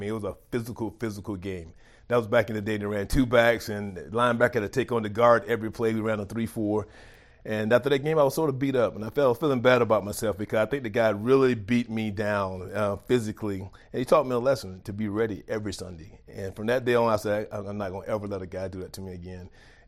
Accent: Griffin, Georgia, United States; That I'm a Georgia boy that love this state, don't have anything bad to say about it. You know, growing up in Griffin, like I mentioned earlier, played at Vassal State

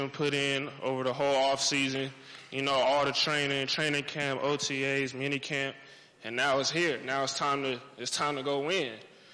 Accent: Tacoma, Washington, United States; I love my city, so I got a lot of hats. I'm from Tacoma

